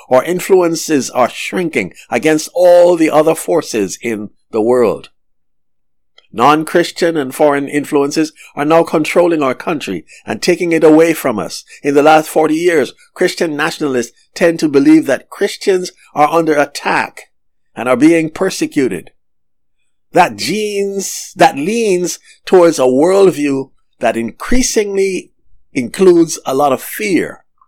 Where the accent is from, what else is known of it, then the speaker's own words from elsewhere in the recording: Oregon, United States; I'm from Oregon. I didn't grow up in the South, but I've traveled.